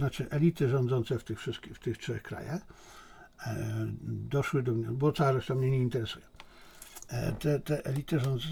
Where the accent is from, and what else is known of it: Silesian Voivodeship, Poland; born or raised there